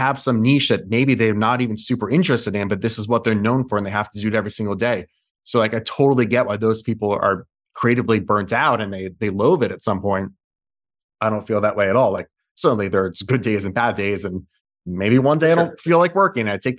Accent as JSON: {"language": "English", "town": "New York City", "region": "New York", "country": "United States", "tie": "born or raised there", "said": "I'm not Israeli. I didn't grow up with that food. And even saying I grew up on Jewish food is like, I grew up in New York City food"}